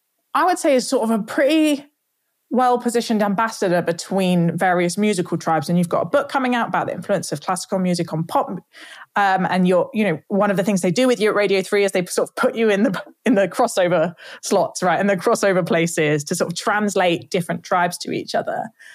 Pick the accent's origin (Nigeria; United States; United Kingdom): United Kingdom; South of England; I lived in Manchester for a while. I felt very foreign and I felt very posh, and I'm classic British thing here.